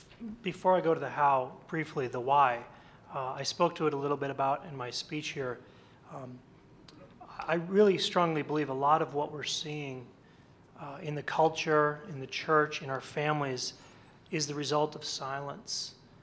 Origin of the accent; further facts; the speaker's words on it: Amro, Wisconsin, United States; I come from Amro, Wisconsin. It's the only Amro in the world because it's an anglicized version of a French trapper's name.